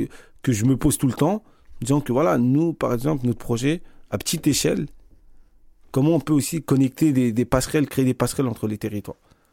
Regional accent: France; On a grandi en France, on est né avec la culture française. Et certes, nos parents sont originaires d'autres pays, d'Afrique, etc.

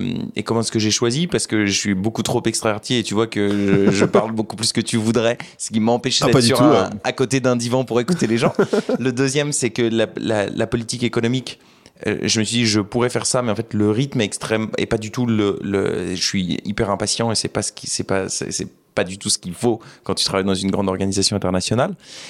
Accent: Beauvais, Hauts-de-France, France; J'ai grandi à Beauvais.

